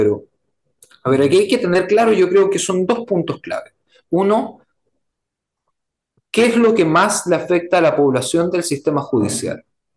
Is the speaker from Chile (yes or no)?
yes; Chile; yo soy chileno